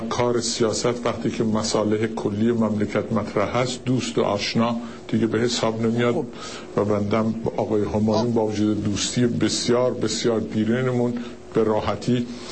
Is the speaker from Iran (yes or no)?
yes; Iran; ما ایرانی هستیم،